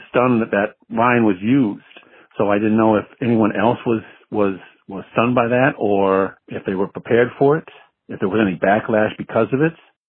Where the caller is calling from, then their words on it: Mishawaka, Indiana, United States; I'm calling from Mishawaka, Indiana.